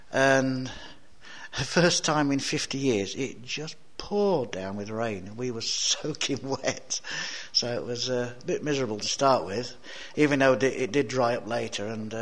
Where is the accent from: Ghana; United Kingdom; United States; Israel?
United Kingdom; Bury St Edmunds, East of England; born there; I was born in Bury St Edmunds in deepest Suffolk, so nice East Anglian town that.